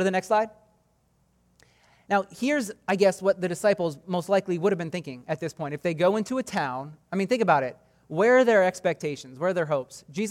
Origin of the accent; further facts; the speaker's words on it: United States; Growing up in America, we're told you are all winners.